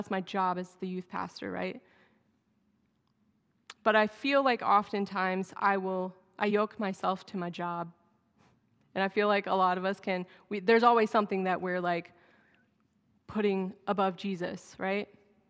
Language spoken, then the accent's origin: English; Texas, United States; That was pretty common in where we grew up in Texas, was to have a mule.